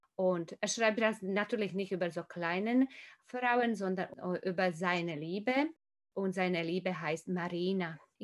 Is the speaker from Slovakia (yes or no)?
yes; Slovakia; now in Germany; Ich komme aus der Slowakei. Ich bin 14 Jahre hier in Deutschland. Ich habe 3 Kinder und ich beschäftige mich mit slowakischer Sprache.